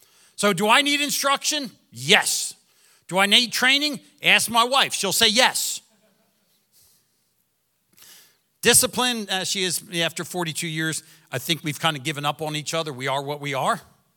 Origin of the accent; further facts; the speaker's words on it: Philadelphia, Pennsylvania, United States; Growing up in Philadelphia, I knew who Catholics were.